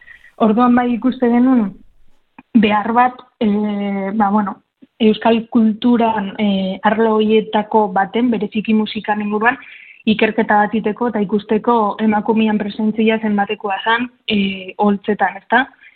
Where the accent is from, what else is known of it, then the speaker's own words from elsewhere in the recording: Zestoa, Basque Country, Spain; bereziki nire herrian bertan, Zestuan